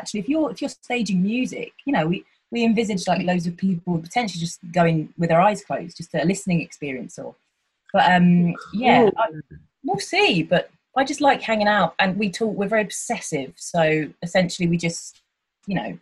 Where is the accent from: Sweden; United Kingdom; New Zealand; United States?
United Kingdom; East of England; when I say I'm from Hertfordshire